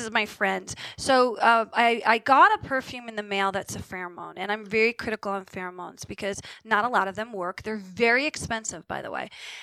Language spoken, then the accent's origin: English; Short Hills, New Jersey, United States; Well, I grew up in Short Hills, New Jersey, which was very WASPy.